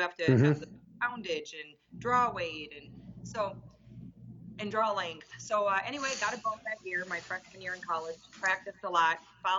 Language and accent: English; Fort Atkinson, Wisconsin, United States; I went to college at UW-Whitewater, just right by my hometown of Fort Atkinson.